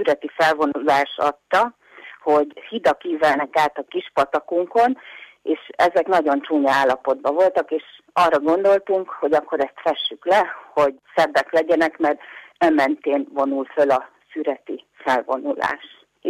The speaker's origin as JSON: {"language": "Hungarian", "town": "Szalonna", "region": "Borsod-Abaúj-Zemplén", "country": "Hungary", "tie": "born or raised there", "lives_now": "Kozd, Hungary", "said": "Igazából én egy borsodi kis településen születtem, és ott is nőttem föl Szalonnán. Aztán 20 éves korunkban a férjemmel fölköltöztünk szerencsét próbálni Budapestre"}